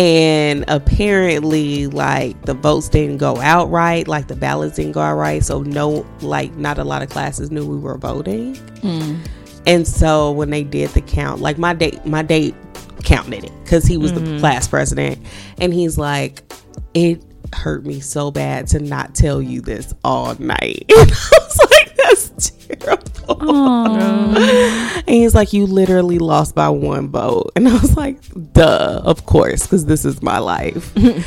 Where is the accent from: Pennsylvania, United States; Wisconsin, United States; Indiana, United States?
Indiana, United States; Gary; I'm from Gary. We didn't have any money.